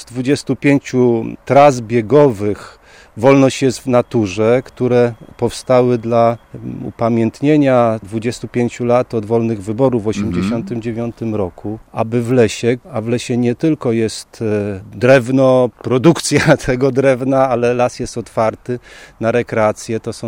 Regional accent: Sztum, Pomeranian Voivodeship, Poland; now in Luzino, Poland; Akurat wczoraj minęło 30 lat, jak jestem w Luzinie, bo ja przyjechałem tutaj ze Sztumu, z Powiśla, już wrosłem w to Luzino

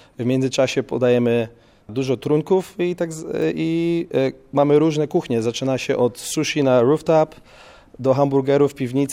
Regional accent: Gdynia, Pomeranian Voivodeship, Poland; Jestem z Gdyni, zawsze uwielbiałem słońce i plaże.

